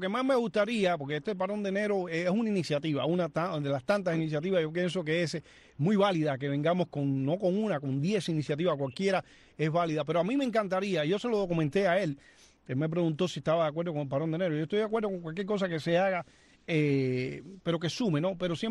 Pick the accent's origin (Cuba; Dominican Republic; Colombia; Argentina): Cuba; nosotros como cubanos